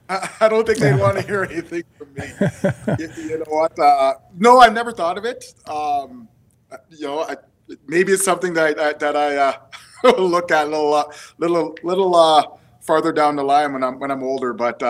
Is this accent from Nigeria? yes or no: no; London, Ontario, Canada; I grew up in London, Ontario. We moved to London when I was pretty young.